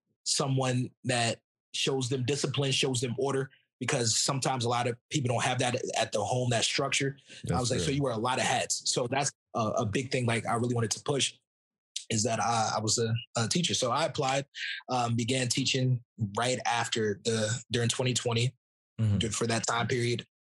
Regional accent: North Carolina, United States; also born or lived in Huntington; I was born in Huntington, but then I moved like when I was like 6 or 7 months or 8 months, something like that. Got and it. I went to North Carolina and I grew up there.

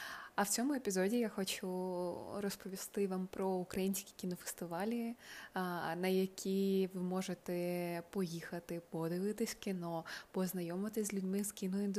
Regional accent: Odesa, Odesa Oblast, Ukraine; Не треба забувати, що я з Одеси

